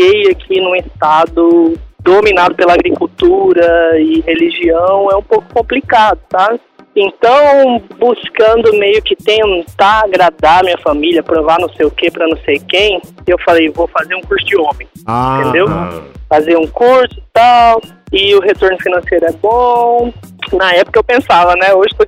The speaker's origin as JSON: {"language": "Portuguese", "town": "Rondonópolis", "region": "Mato Grosso", "country": "Brazil", "said": "De Rondonópolis."}